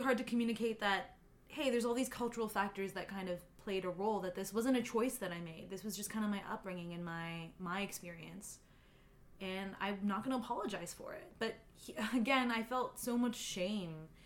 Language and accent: English; Brampton, Ontario, Canada; I had a lot of self-hate being a brown person growing up in Brampton because we were the majority.